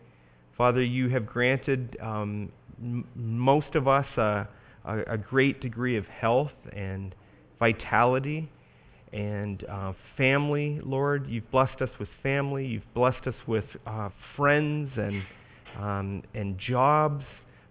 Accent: Canada; I think that this is done somewhat for my sake because I'm a Canadian originally. And we have our Thanksgiving this weekend.

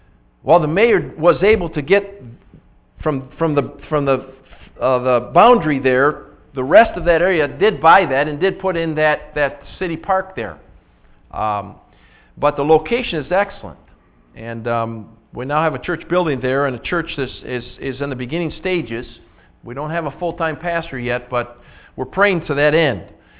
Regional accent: Belfast, Northern Ireland, United Kingdom; I was raised in Belfast. Belfast is a lot smaller than Dansville

